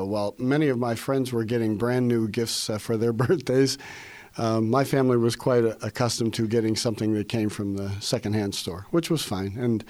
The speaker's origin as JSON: {"language": "English", "town": "New Castle", "region": "Pennsylvania", "country": "United States", "tie": "born or raised there", "said": "Growing up in Newcastle, when I first went into 10th grade into high school, they had just built a vocational school that was a few miles outside of town, out in Shenango Township."}